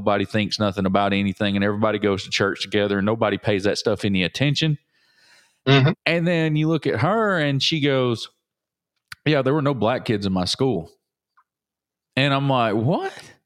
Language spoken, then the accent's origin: English; Alabama, United States; Everybody down here was like in Northwest Alabama, we were all in this together.